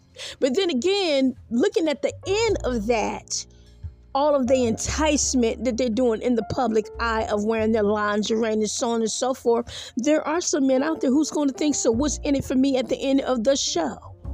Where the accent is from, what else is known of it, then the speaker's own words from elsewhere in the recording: Detroit, Michigan, United States; But then again, I grew up in Detroit, Michigan, so in Highland Park